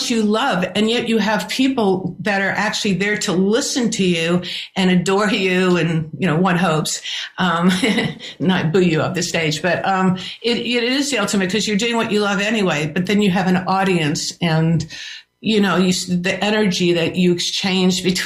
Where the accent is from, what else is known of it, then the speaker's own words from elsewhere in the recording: New York, United States; I listened to Broadway music because I grew up in New York and we would go see plays and musicals.